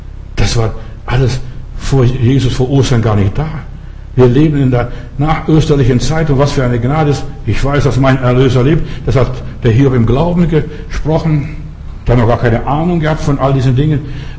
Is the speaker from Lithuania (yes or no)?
yes; Lithuania; Ich kriege vorgestern einen Anruf aus Litauen, wo ich herkomme.